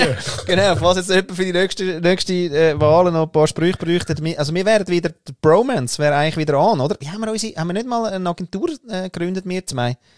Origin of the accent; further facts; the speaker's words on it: Austria; Kenne ich als Österreicher nicht